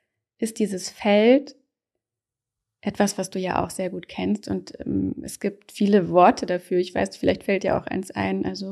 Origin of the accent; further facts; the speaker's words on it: Lower Saxony, Germany; Da bin ich in einem Dorf bei Wolfsburg aufgewachsen